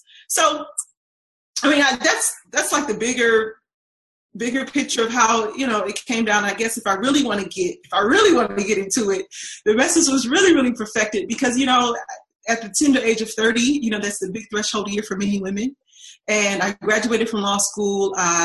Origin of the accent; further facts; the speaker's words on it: Detroit, Michigan, United States; And as a little girl growing up in Detroit, a lot of the families around me were single parents.